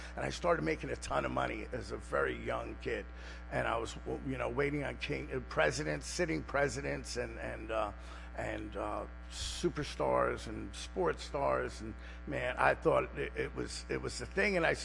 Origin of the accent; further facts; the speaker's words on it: New York, United States; So growing up in New York was one thing.